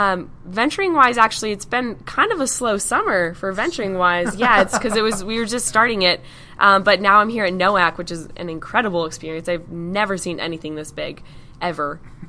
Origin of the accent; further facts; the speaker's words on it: Albuquerque, New Mexico, United States; No, I'm from Albuquerque, New Mexico.